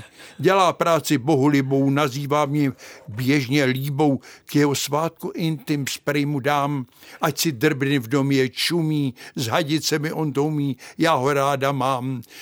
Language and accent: Czech; Kladno, Central Bohemian Region, Czechia; Já blízko bydlím tam, Kladno je moje rodné město, které mám rád.